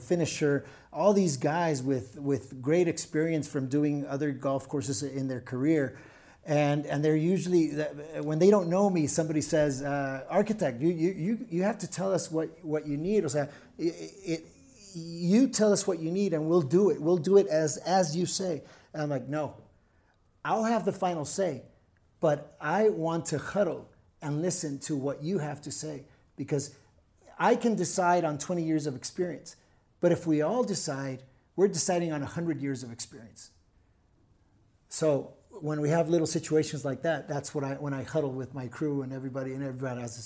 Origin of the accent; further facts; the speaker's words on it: Tijuana, Baja California, Mexico; because growing up in Tijuana is not easy.